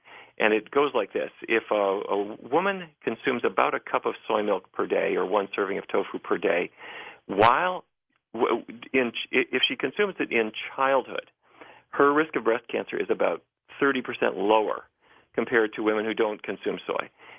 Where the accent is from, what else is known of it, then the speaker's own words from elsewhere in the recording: Fargo, North Dakota, United States; I grew up in Fargo, North Dakota, and my grandfather was a cattle rancher.